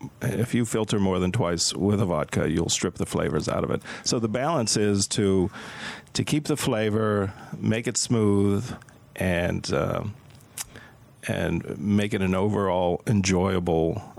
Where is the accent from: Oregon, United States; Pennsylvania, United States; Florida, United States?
Pennsylvania, United States; I grew up in Pennsylvania, so I was used to trees and forests